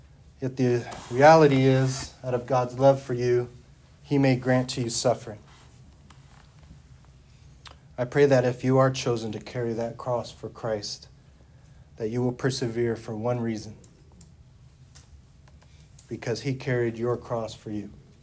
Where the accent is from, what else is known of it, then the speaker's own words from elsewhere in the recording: Hutchinson, Kansas, United States; I grew up here in the Hutch, like many of you.